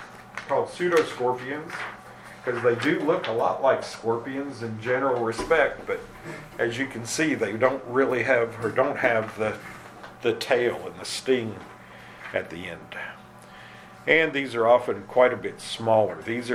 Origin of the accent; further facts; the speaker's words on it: Indiana, United States; We had lots of problems with them where I grew up in Indiana.